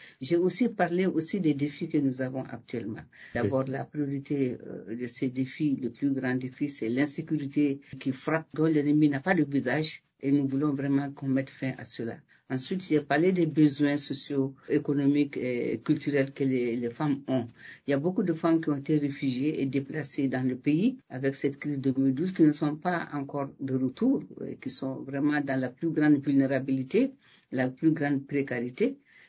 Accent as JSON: {"language": "French", "country": "Mali", "said": "Je viens du Mali, je suis malienne"}